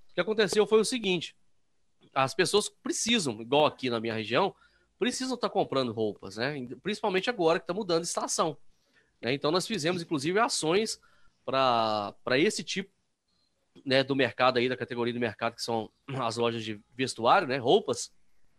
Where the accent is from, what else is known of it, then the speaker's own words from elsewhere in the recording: Minas Gerais, Brazil; Aqui eu sou do interior de Minas, né?